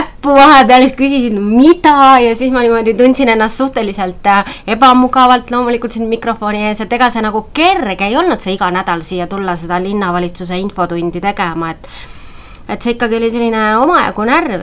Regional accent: Paide, Järva County, Estonia; ma olen täitsa Paide tüdruk. Ma ikka ütlen, et Paide on ikka minu kodulinn, et ma olen sündinud Paides, ma olen Paides lastaajas käinud

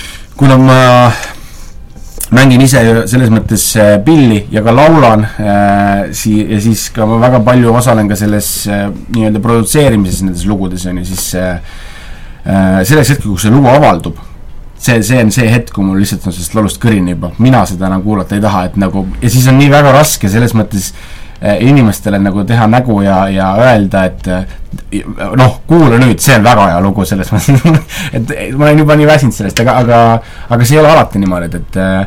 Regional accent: Paide, Järva County, Estonia; born there; No mina küll antud olukorras elasin küll Tallinnas, aga ma olen sündinud Paides

